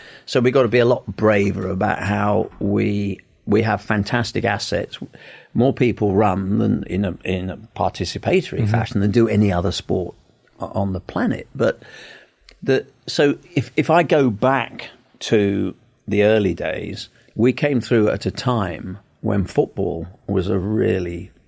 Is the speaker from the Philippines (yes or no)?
no; London, United Kingdom; born there; I was born in London.